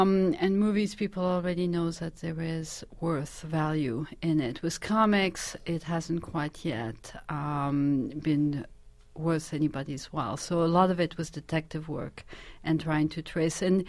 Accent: France; No, I didn't, but I had Tintin and all of the great French comics, which is exactly what brought me to my current life.

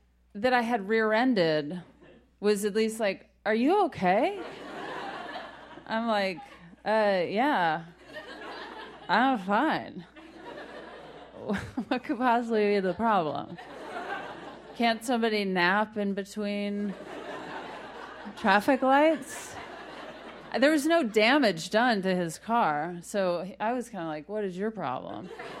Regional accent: Texas, United States; We grew up together in Texas as kids, and Leslie and I didn't have any direction in life.

